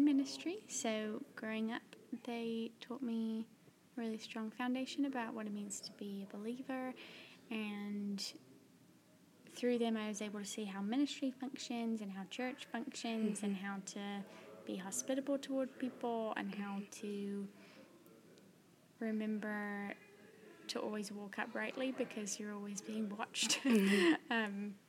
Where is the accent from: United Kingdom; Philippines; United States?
United Kingdom; England; growing up in England, I was one of maybe like 5 believers in a school of 900.